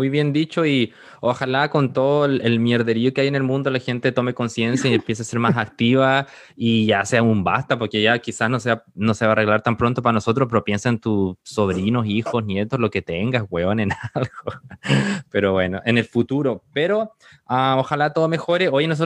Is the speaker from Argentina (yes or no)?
no; Chile; yo soy de Chile, me voy para Chile.